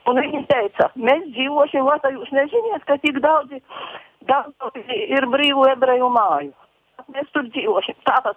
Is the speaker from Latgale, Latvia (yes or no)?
yes; Latgale, Latvia; Es no Latgales.